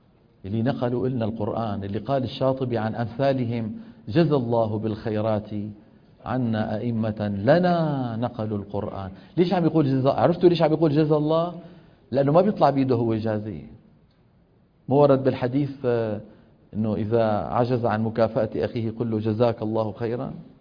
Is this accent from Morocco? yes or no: no; Syria; في مثل عندنا بالشام